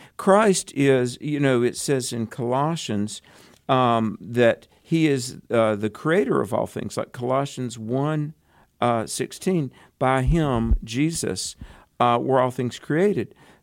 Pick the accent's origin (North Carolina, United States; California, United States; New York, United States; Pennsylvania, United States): North Carolina, United States; My home state of North Carolina